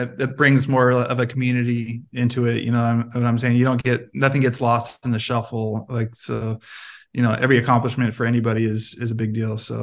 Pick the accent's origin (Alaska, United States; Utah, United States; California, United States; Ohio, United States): California, United States; Prunedale; I grew up in the Monterey Bay of California, so right in the middle of California, and a little town called Prunedale.